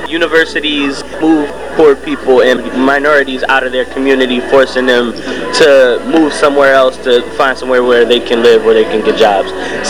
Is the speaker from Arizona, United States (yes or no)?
no; Philadelphia, Pennsylvania, United States; I'm from West Philadelphia